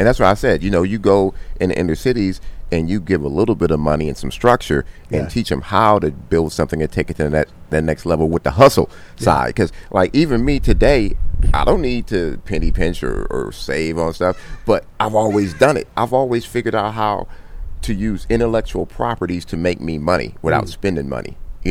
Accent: Compton, California, United States; I grew up in Compton, and my mom's put me in Catholic school to keep me out of trouble.

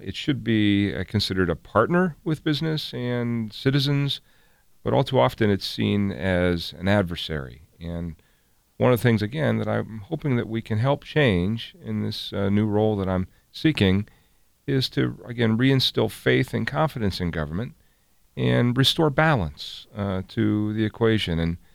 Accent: Dover, Ohio, United States; practiced law for about 20 years in Dover, Ohio, my hometown

